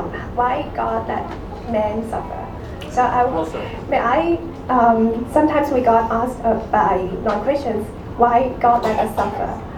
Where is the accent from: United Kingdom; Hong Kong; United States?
Hong Kong; I'm a sister from Hong Kong.